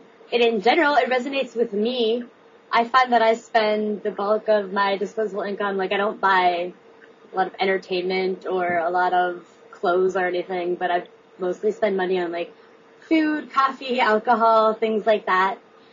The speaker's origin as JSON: {"language": "English", "town": "Cincinnati", "region": "Ohio", "country": "United States", "lives_now": "Brooklyn, United States", "said": "like I'm from Cincinnati, Ohio, and I feel like prices there at those kind of places are actually really similar."}